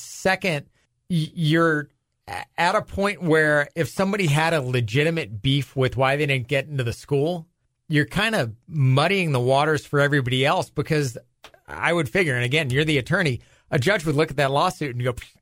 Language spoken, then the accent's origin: English; Newport Beach, California, United States; The company was headquartered out of my hometown, Newport Beach, California.